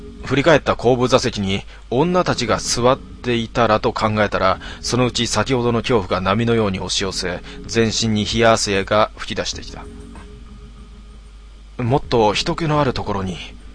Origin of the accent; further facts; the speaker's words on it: Kawasaki, Kanagawa, Japan; 地元川崎に帰る予定だった